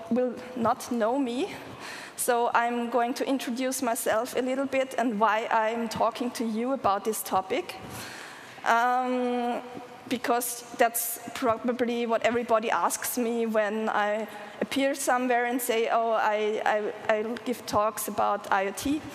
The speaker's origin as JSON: {"language": "English", "region": "Vienna", "country": "Austria", "said": "I'm from Vienna."}